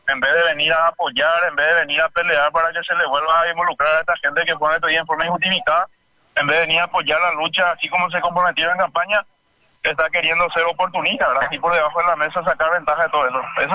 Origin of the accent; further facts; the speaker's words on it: Paraguay; como paraguayos también nos merecemos una vida digna